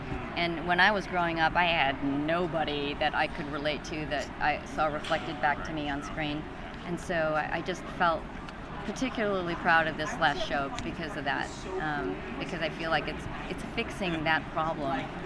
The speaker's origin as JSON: {"language": "English", "town": "Highland Park", "region": "Illinois", "country": "United States", "tie": "born or raised there", "said": "I grew up in this northern suburb of Chicago, Highland Park, where, you know, like, everyone was Jewish."}